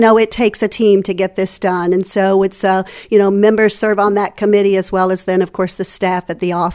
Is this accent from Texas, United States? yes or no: no; Lamont, Missouri, United States; From Pettis County. Lamont is the address, but it's kind of in the middle of nowhere. But I live there all my life.